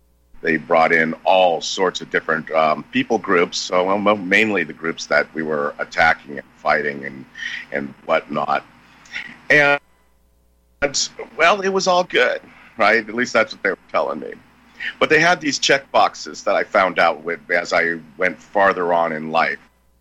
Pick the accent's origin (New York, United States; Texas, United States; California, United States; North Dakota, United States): California, United States; You know, I grew up in California in a kind of a suburby type place.